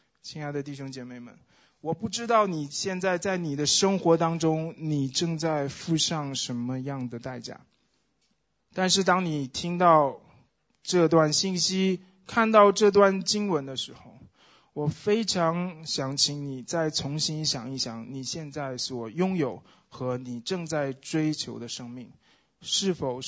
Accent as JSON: {"language": "Chinese", "country": "China", "said": "我说主啊，我是大陆人，我们从小就被训练成为一个竞争者"}